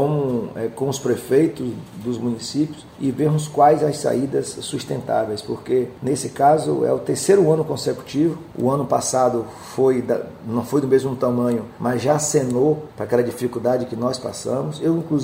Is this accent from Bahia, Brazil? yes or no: yes; Bahia, Brazil; born there; A ponte da Palmeirinha, na porta da minha casa, onde eu nasci, já também está batendo ali naquela última laje da ponte.